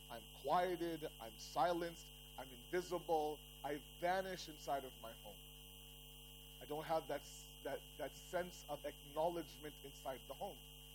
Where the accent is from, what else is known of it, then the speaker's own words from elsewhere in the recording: Toronto, Ontario, Canada; and I grew up in Toronto.